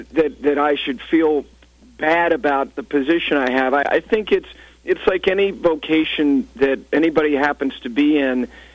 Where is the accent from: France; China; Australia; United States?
United States; Ridgewood, New Jersey; I'm blessed to have really good friends that I've had my whole life growing up in Ridgewood, New Jersey